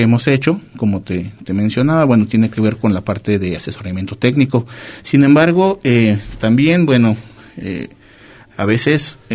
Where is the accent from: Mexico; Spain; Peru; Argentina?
Mexico; Colotlán, Jalisco; no soy originario de Colotlán, de nacimiento, pero sí de corazón, ¿sí? Aquí me crié, aquí he crecido